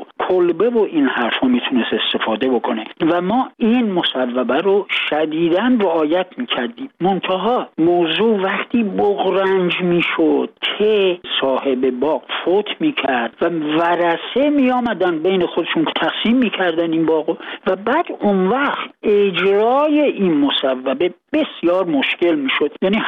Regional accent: Tehran, Tehran Province, Iran; بنده بچه تهران هستم، همینجا به دنیا اومدم و قسمت اعظم عمرم هم اینجا بودم.

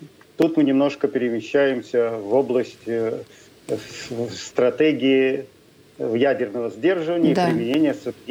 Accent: Israel; Russian is a second language; Я еврей из Израиля и не христианин ни с какого боку

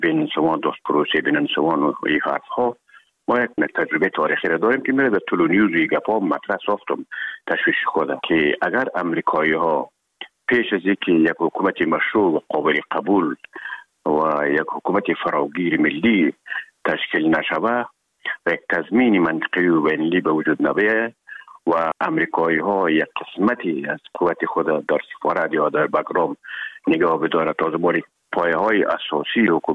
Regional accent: Herat, Afghanistan

